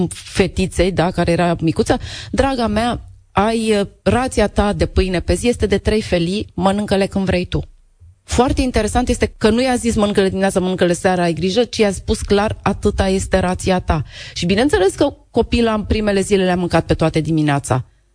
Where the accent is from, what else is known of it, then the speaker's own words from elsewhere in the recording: Romania; Noi ca români suntem pe generozitate alimentară și punem platoul în mijloc